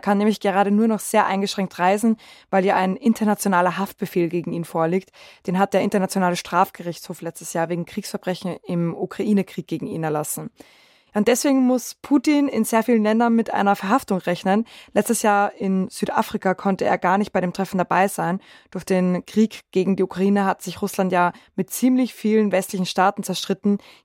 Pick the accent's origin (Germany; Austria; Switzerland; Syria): Austria; moved away; weil ich wollte ja als Auslandsösterreicherin wählen und das war total anstrengend vorher, auch mit meiner Heimatgemeinde, das alles auszumachen, ins Wahlregister zu kommen etc.